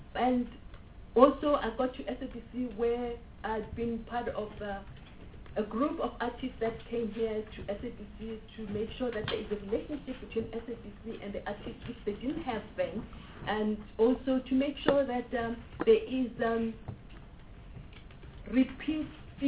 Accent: Mamelodi, Gauteng, South Africa; I grew up in Mamelodi. I'm a thoroughbred Mamelodian.

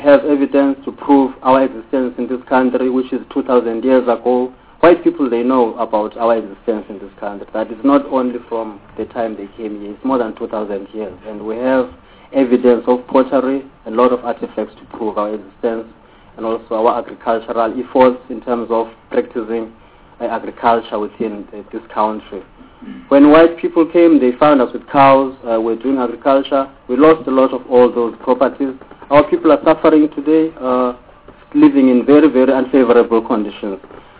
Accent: Mtwagu, Eastern Cape, South Africa; I am from Mtwagu, which means the place of Abatwa. And close to my village, Mtwagu, we have another village called Kwekwini

